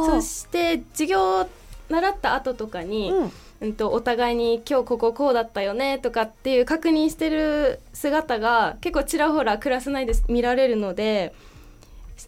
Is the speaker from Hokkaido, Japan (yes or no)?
yes; Kushiro, Hokkaido, Japan; そうです、一応釧路出身です